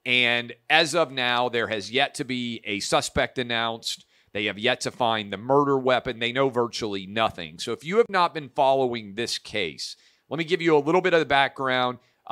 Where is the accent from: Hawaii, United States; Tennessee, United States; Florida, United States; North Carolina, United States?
Tennessee, United States; presidential approval rating low in my home state of Tennessee